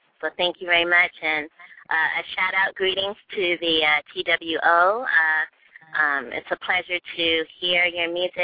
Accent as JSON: {"language": "English", "town": "Germantown", "region": "Maryland", "country": "United States", "said": "I am originally from Maryland and in Montgomery County, Germantown."}